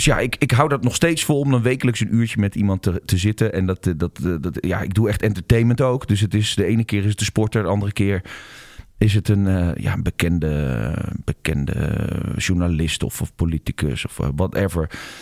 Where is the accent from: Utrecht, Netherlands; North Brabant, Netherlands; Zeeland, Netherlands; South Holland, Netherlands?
South Holland, Netherlands; The Hague; Ik kom uit Den Haag en dat doe ik iedere vrijdag een uurtje.